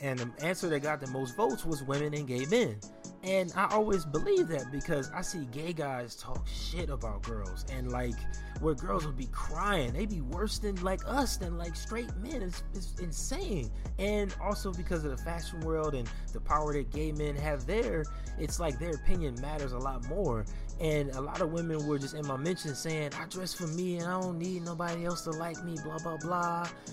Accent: Compton, California, United States; I grew up in Compton, so I see it all the time and I hate that shit.

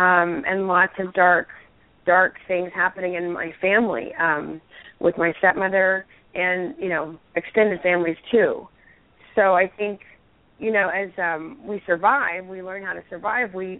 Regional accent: Dallas, Texas, United States; I grew up in Dallas where I felt like I was supposed to look like a Dallas Cowboy cheerleader

